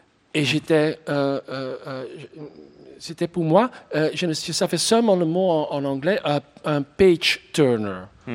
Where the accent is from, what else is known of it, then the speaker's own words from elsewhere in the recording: Flanders, Belgium; French is a second language; Je suis flamand, mais plutôt je suis belge.